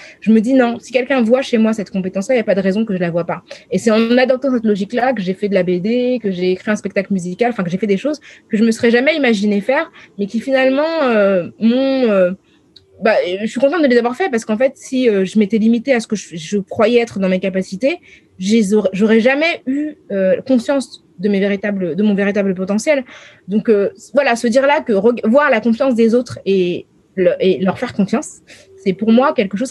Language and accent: French; France; je suis une Française des années 2000